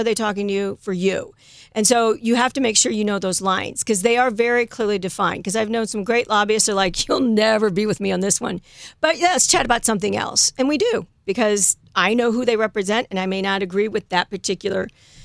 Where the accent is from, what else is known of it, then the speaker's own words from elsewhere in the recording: Ireland; I'm here on my own money. I'm Irish and I'm here because I belong to this group.